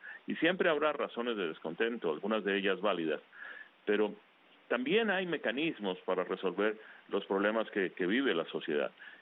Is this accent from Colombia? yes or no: yes; Colombia; now in United States; Yo sigo siendo tan colombiano como siempre lo he sido, sigo queriendo a mi país, sigo sufriendo a veces también con las cosas que suceden en mi país, pero ya soy un norteamericano, ya soy un estadounidense de tiempo completo.